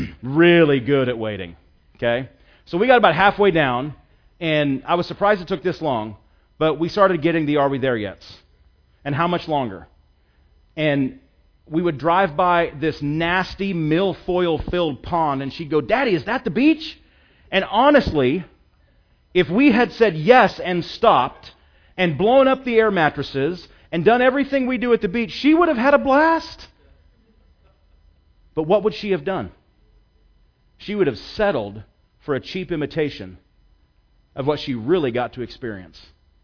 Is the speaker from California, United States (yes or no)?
no; Seattle, Washington, United States; Now, I'm from Seattle. That's where I was born and raised. I lived there almost 30 years. In fact, 28 years I lived there.